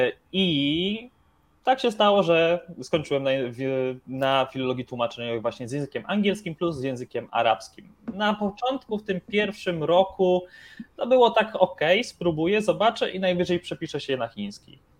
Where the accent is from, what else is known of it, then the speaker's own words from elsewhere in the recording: Silesian Voivodeship, Poland; Ja jestem ze Śląska.